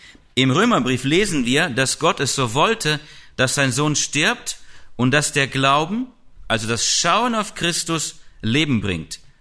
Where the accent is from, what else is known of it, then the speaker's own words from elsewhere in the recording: Eifel, Germany; wir kommen ja ursprünglich aus der Eifel